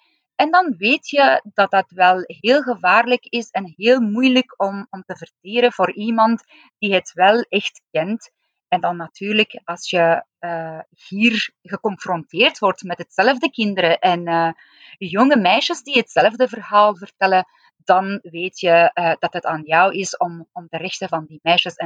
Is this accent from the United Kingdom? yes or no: no; Iran; Ik ben geboren en opgegroeid in Iran.